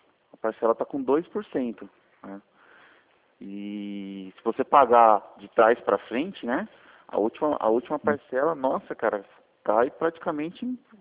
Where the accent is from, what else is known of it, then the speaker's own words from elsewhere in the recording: São Paulo, Brazil; Não, sou daqui da região de São Paulo.